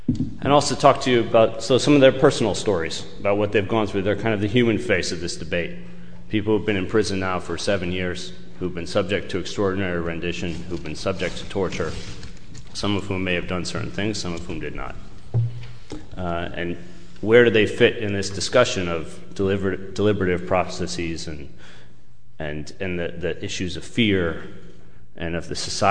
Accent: United States; that's my experience as an American

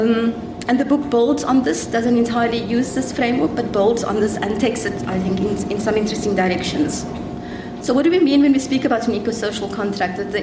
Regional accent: South Africa; I'm a South African.

